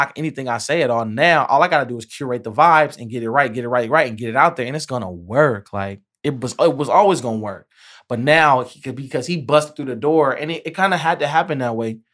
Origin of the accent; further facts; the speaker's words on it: Compton, California, United States; And I'm from Compton. Like, just the brand of Compton alone already speaks volumes